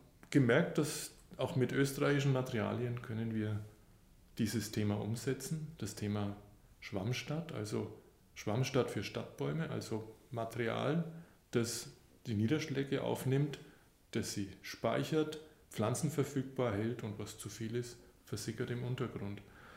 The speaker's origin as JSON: {"language": "German", "region": "Bavaria", "country": "Germany", "said": "also persönlich kann ich sagen, ich komme aus Bayern, das hört man wahrscheinlich."}